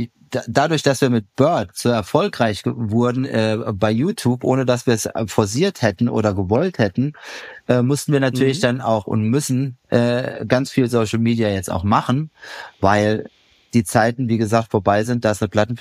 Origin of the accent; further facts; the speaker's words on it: Saarland, Germany; now in London, United Kingdom; ich komme aus dem Saarland, na, da muss man nicht unbedingt hin, ne, wenn man aus London kommt. Und deswegen bin ich nach London gezogen, einfach nur wegen der Liebe.